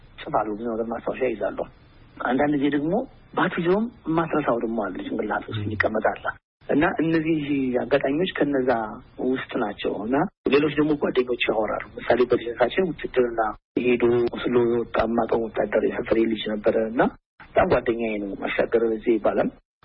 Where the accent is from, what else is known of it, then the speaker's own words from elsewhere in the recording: Gondar, Amhara, Ethiopia; ይሄኛው ግን ተወልጄ ያደኩበት ልጅነቴን ያሳለፍኩበት ስለሆነ